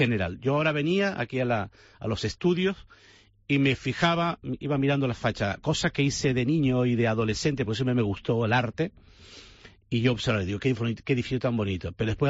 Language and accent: Spanish; Santa Cruz de Tenerife, Canary Islands, Spain; Yo soy chicharrero, de quinta generación